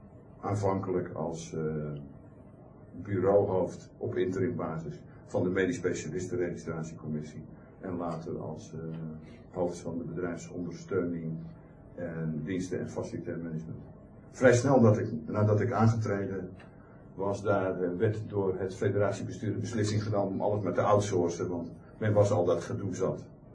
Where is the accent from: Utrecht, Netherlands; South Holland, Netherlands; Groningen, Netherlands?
South Holland, Netherlands; Hillegom; Ik heb mijn jeugd doorgebracht in Hillegom.